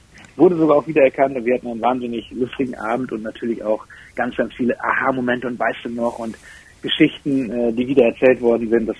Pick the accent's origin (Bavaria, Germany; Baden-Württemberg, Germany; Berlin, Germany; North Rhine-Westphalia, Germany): North Rhine-Westphalia, Germany; Bad Oeynhausen; Ich komme aus Bad Oeynhausen, das ist bei Bielefeld.